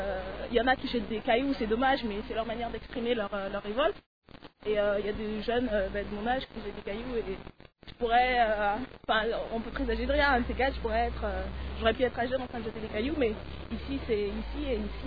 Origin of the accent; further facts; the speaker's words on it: Montpellier, Occitanie, France; now in Paris, France; enfin, je vis à Paris, mais je suis de Montpellier, donc